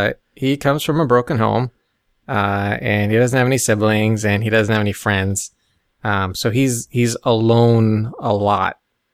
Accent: Alaska, United States; I mean, it probably comes from growing up in Alaska

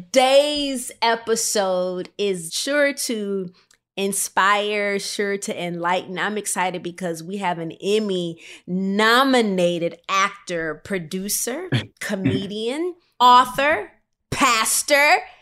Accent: Rockford, Illinois, United States; and I am from Rockford, Illinois.

